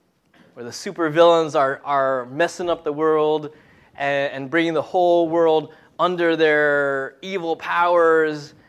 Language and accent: English; New York, United States; I grew up in Long Island, and when my parents moved to Pennsylvania, I was helping my mom, weed the garden.